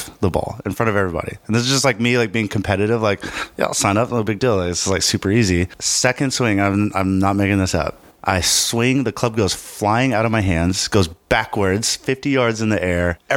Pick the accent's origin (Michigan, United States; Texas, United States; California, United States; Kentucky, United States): Texas, United States; Dallas; I grew up in Dallas, Texas.